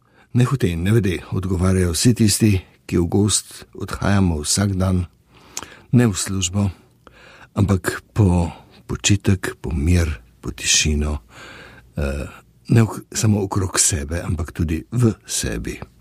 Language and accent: Slovenian; Ljubljana, Central Slovenia, Slovenia; Ko so se uglasile sirene, smo vsi iz Rožne doline bežali v Rožnik